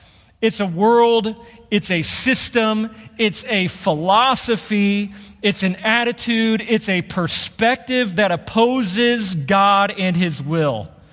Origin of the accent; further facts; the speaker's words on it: Shawnee, Kansas, United States; a pastor back in my hometown in Shawnee, Kansas